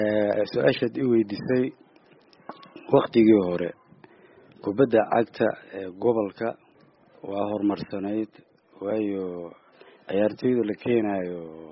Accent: Middle Shabelle, Somalia; ayaan u safti gobolkayga Shabeellaha Dhexe

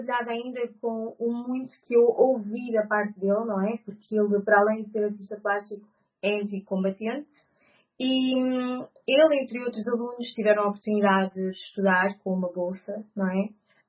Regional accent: Portugal; moved away as an adult; now in United Kingdom; também sou cabo-verdiana, apesar de não ter nascido lá, sem dúvida. Sempre vivi em Portugal desde que nasci, até aos meus 23 anos, foi quando mudei para Inglaterra, em 2012.

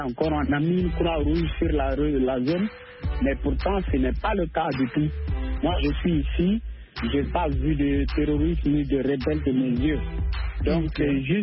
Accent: Burkina Faso; now in Senegal; Ici, je suis Burkinabé, ici au sud du Sénégal, il n'y a pas de problème.

